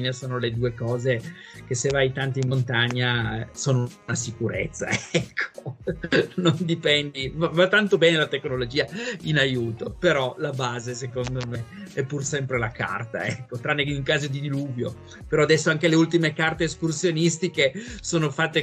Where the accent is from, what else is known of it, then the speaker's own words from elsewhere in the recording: Piedmont, Italy; Sai, il vino da buon piemontese, Barbera.